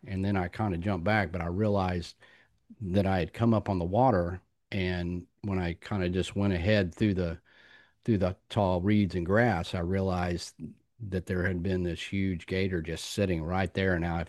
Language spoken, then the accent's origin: English; Fort Worth, Texas, United States; born there; I was born in Fort Worth, Texas, and Lake Worth is just north of Fort Worth.